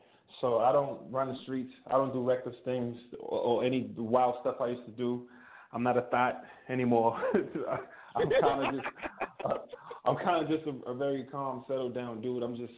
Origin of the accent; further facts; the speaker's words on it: Brooklyn, New York, United States; now in Texas, United States; I'm a 25-year-old kid, man … I'm from Brooklyn, New York. I live in Texas right now.